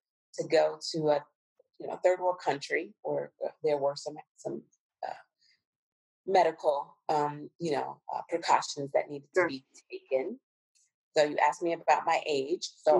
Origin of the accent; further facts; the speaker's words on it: Cincinnati, Ohio, United States; I remember being in Cincinnati, which is my hometown